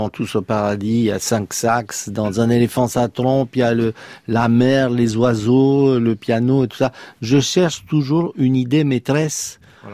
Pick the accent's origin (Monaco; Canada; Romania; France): Romania; French is a second language; Quand j'étais petit en Roumanie, il y avait un orchestre